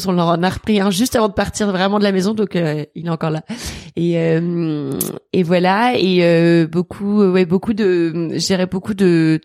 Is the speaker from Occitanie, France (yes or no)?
yes; Toulouse, Occitanie, France; J'ai grandi à Toulouse. J'ai toujours grandi à Toulouse, et ma famille vient de Lille à l'origine. Donc tous mes cousins, mes grands-parents, enfin tout le monde est à Lille, mais on a bougé pour le boulot de mon père quand moi j'avais un an, je pense, et donc j'ai toujours vécu à Toulouse